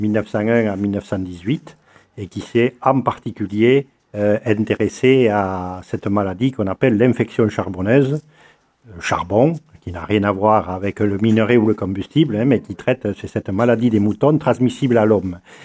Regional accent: Occitanie, France; je suis originaire du Tarn, j'ai travaillé moi 5 ans à la direction départementale à Albi.

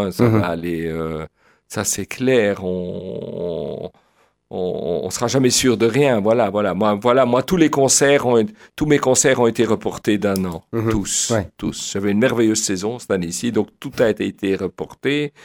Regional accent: Brussels, Brussels-Capital Region, Belgium; naturellement, que nous sommes bruxellois, nous habitons à Bruxelles.

